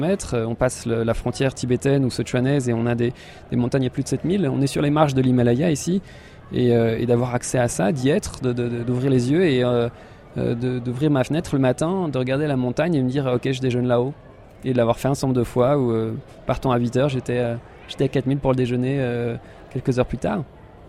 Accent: Centre-Val de Loire, France; now in Dali, China; J'ai grandi en Sologne, dans la forêt, à faire des cabanes dans les bois.

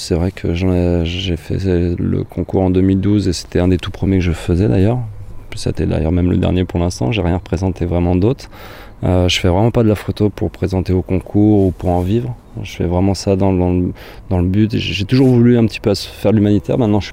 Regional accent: France; pour moi ça a été une très bonne expérience pour arrêter de me plaindre entre guillemets en tant que français

